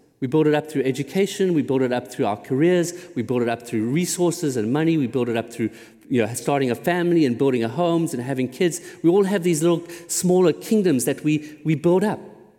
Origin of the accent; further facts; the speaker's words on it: South Africa; I grew up in South Africa, and I had the blessing of seeing a kingdom fall. I grew up under apartheid South Africa